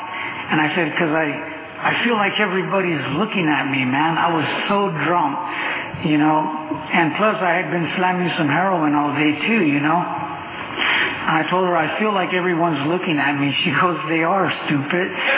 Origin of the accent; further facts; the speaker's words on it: Cutler, United States; because I was raised in Cutler all my life.